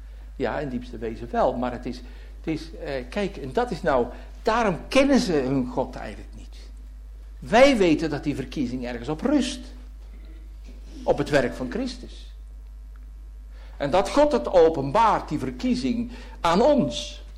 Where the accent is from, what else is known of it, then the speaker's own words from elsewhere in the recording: Gorinchem, South Holland, Netherlands; Ik als kleine jongen in Gorinchem.